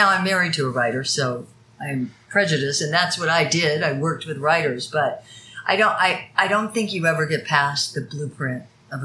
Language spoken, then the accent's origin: English; Louisville, Kentucky, United States; Well, look, I was born and raised in Kentucky.